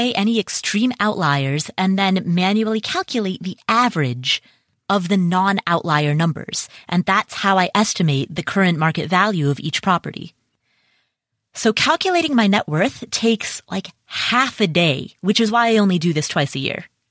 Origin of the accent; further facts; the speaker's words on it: Cincinnati, Ohio, United States; was ranked as one of the worst schools in Cincinnati, Ohio, which, by the way, is my hometown.